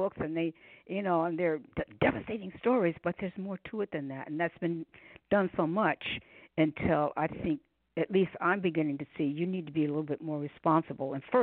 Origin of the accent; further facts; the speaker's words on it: New York, United States; But I was born and raised in New York, so a lot of our black history, a lot of us don't know.